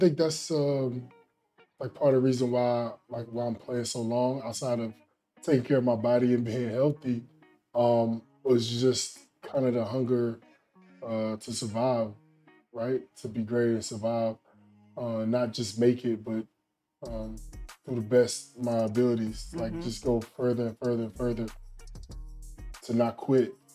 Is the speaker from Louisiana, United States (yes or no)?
no; Raleigh, North Carolina, United States; I'm from Raleigh, North Carolina, and my whole life has been about basketball.